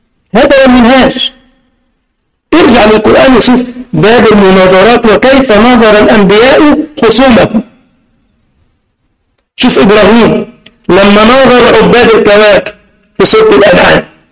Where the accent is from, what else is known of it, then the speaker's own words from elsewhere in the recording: Egypt; زي ما قلت لكم والله انا سيدي اخ خطيب مسجد عندنا في مصر